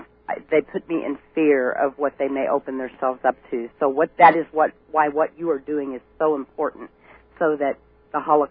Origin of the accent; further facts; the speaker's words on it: Texas, United States; I grew up in Texas, so my experience was growing up on a cattle ranch and an oil lease, and guns were taught to me at a very, very early age.